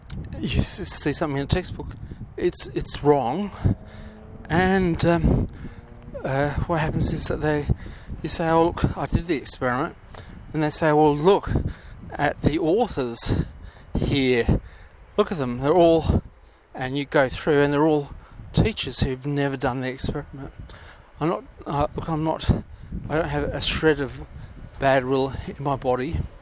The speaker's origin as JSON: {"language": "English", "region": "South Australia", "country": "Australia", "said": "especially because I'm South Australian."}